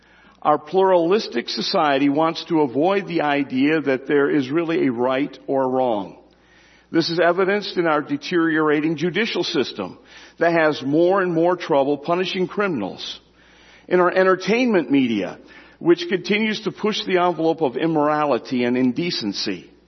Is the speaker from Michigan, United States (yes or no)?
yes; Michigan, United States; When I grew up in Michigan, one thing I don't remember ever happening was a Sunday funeral.